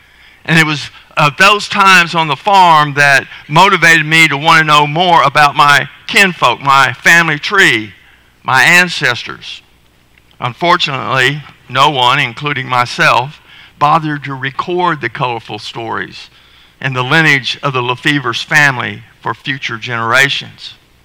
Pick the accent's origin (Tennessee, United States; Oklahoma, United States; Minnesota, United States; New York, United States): Oklahoma, United States; Oklahoma City; Well, as a young boy growing up in Oklahoma City, one of my favorite things we did as a family was to go and visit my granddaddy at his farm in the hills of Arkansas